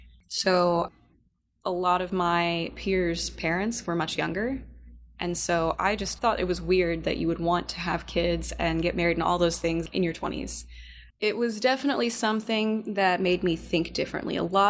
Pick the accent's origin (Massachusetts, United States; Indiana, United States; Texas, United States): Indiana, United States; also born or lived in Monterey, California; Well, I was born in Monterey, California, in 1995. I'm a youngin'. I moved to Indiana when I was about 8 or so, and I'm here now. It was a bit of a culture shock.